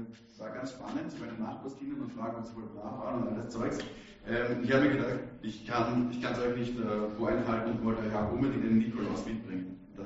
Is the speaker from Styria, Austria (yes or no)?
yes; Styria, Austria; Ich bin aus der Oststeiermark. Also aus Volkow, wenn das genau wissen will, wo der Zwieback herkommt.